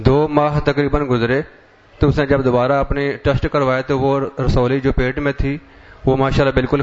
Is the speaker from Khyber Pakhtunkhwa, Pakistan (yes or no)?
no; Kot Abdul Malik, Punjab, Pakistan; اور میں کوٹ عبد مالک سے ہوں.